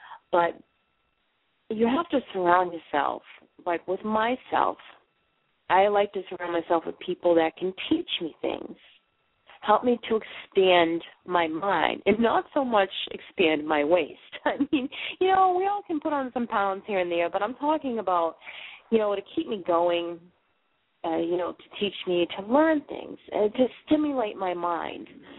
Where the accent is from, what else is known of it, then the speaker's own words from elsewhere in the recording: Boston, Massachusetts, United States; now in Maine, United States; Yes, people, I am a Boston girl. You probably hear me talking. Yes, I am from Boston, but I moved up here to Maine.